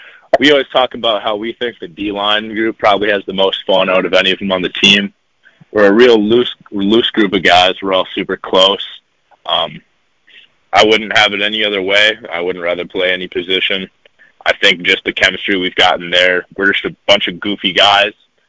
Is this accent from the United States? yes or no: yes; Woodbury, Minnesota, United States; I'm from Woodbury, so that's only 15 minutes away.